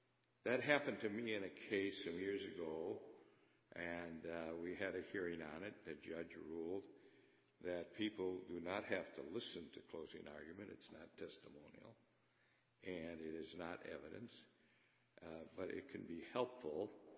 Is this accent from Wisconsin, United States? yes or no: yes; Milwaukee, Wisconsin, United States; I'm an attorney from Milwaukee, Wisconsin, representing the interests of Mr. Brent Novy.